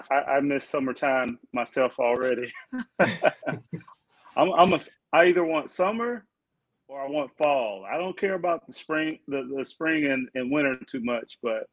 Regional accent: Jackson, Mississippi, United States; I grew up in Mississippi, right? Jackson, Mississippi.

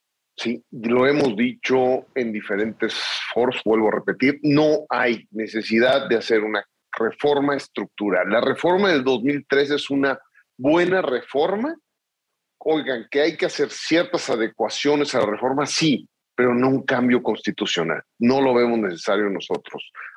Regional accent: Mexico; Y nosotros como mexicanos somos gente de trabajo y de diálogo.

